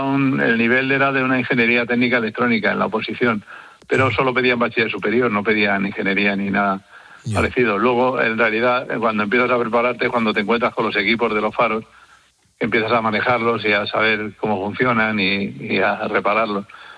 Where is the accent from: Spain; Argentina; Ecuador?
Spain; Madrid, Community of Madrid; yo soy de Madrid y no sabía nada de faros hace 34 años